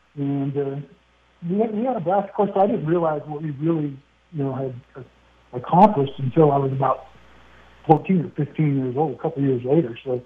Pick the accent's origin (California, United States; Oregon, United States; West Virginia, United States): California, United States; growing up in the South Bay